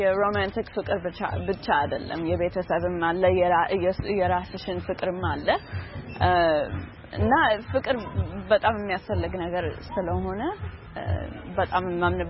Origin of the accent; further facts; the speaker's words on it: Texas, United States; እዚህ አስቶን ውስጥ ተወልጄ ያደኩት እናትና አባቴ ከኢትዮጵያ በ80 ውስጥ ነው ወደዚህ ሀገር የመጡትና